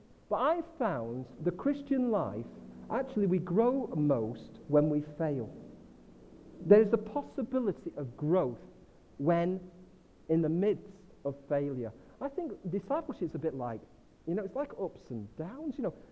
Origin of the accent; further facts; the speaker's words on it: England, United Kingdom; I come from North Northern England, so they have to be very simple.